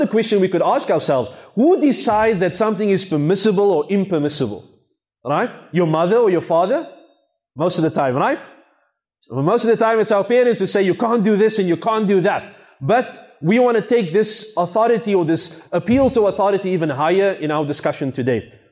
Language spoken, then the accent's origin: English; Cape Town, Western Cape, South Africa; when I was growing up in Cape Town, my parents gave me so much freedom